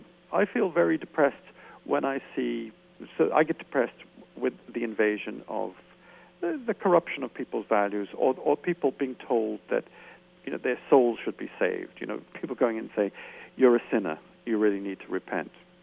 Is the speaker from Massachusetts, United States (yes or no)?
yes; Medford, Massachusetts, United States; moved away; I never found where I grew up very interesting. I was born in Medford, Massachusetts, and I wanted to leave. And I left, and I found everywhere more interesting than where I grew up